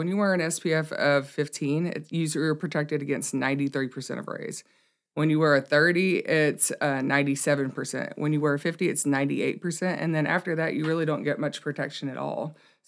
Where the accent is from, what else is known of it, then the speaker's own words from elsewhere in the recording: Texas, United States; also born or lived in Florida / New York; I'm from Texas.